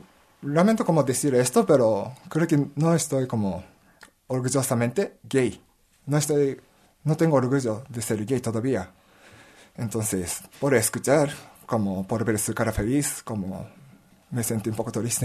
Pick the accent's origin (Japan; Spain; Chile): Japan; Spanish is a second language; now in Mexico; yo soy japonés, aunque aquí ya llevo 4 años, pero yo soy japonés y mi familia está ahí.